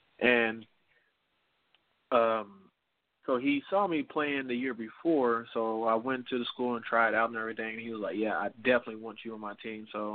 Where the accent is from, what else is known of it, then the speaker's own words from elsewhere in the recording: Henderson, Kentucky, United States; also born or lived in Evansville, Indiana; Yeah, I was born in Evansville, Indiana. I'm from Henderson, So I've been, I went to school in Henderson from K-12, you know what I'm saying, all the way through.